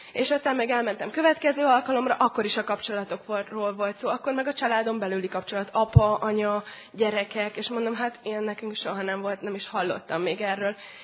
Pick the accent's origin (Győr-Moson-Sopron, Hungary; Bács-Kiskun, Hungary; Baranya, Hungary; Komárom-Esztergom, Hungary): Bács-Kiskun, Hungary; Baja; Én Baján nőttem fel, a családom nagy vállalkozó volt.